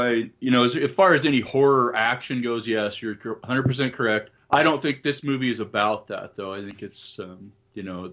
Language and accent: English; the West, United States; I grew up in the West, and I do think that the Second Amendment, the Democrats kind of are a little weak on that one.